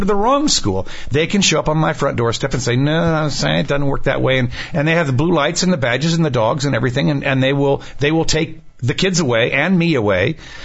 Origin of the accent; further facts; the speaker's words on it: Washington, District of Columbia, United States; In fact, when I grew up in Washington, D.C., and you could dial 4 digits to get to somebody else's phone, and it would ring.